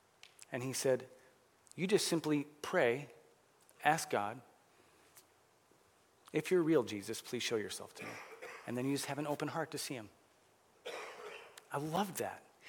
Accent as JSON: {"language": "English", "town": "Chicago", "region": "Illinois", "country": "United States", "tie": "born or raised there", "said": "I grew up in Chicago. We didn't have fire ants."}